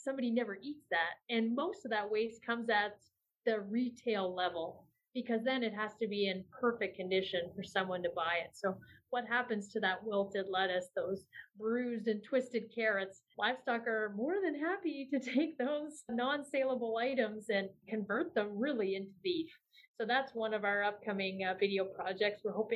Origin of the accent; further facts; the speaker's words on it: the Maritimes, Canada; moved away as an adult; now in Calgary, Canada; I was originally from the Maritimes, but I've lived in Calgary most of my adult life and lived in the city.